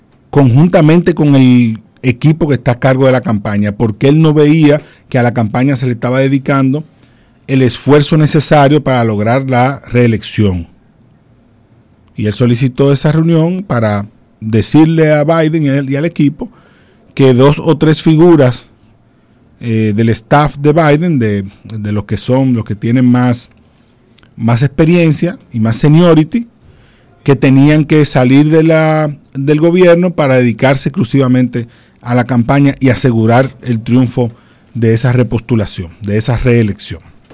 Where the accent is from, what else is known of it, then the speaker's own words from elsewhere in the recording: Dominican Republic; tiene que ver con nuestra cultura como dominicanos, la cultura que tenemos hacia el debate